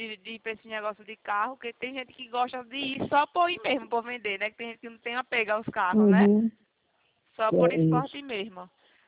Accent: Maceió, Alagoas, Brazil; now in Rio Claro, Brazil; Eu tô morando aqui em Rio Claro agora

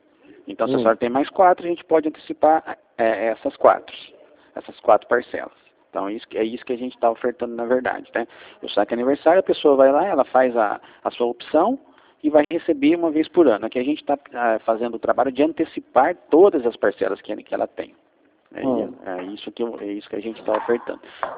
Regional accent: Mogi Guaçu, São Paulo, Brazil; Eu sou aqui de Mogi Guaçu mesmo

